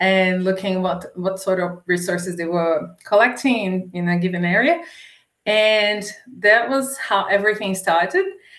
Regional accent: Brazil; moved away as an adult; now in Australia; Well, I'm from Brazil. I've been in Australia for 3 years now. I came to Australia to do my PhD.

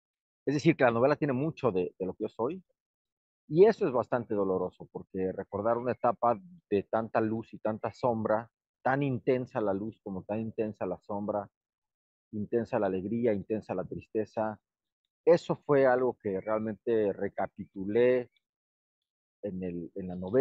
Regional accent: Mexico; soy un escritor mexicano

